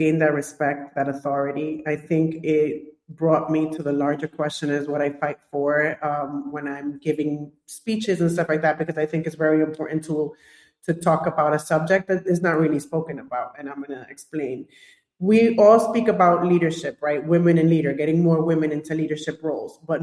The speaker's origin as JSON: {"language": "English", "town": "Bronx", "region": "New York", "country": "United States", "tie": "born or raised there", "said": "But I come from the I come from the Bronx in New York, born and raised."}